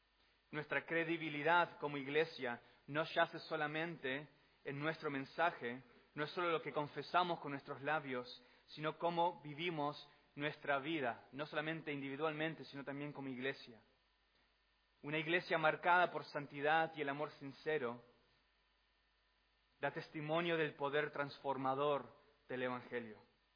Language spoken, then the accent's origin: Spanish; Argentina; Soy argentino.